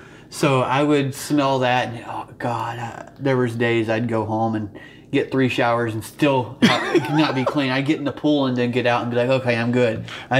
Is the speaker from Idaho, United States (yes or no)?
no; Atlanta, Georgia, United States; I grew up around Atlanta in Georgia, you know. Went to high school closer south to Florida. It was about 45 minutes from the Florida-Georgia line.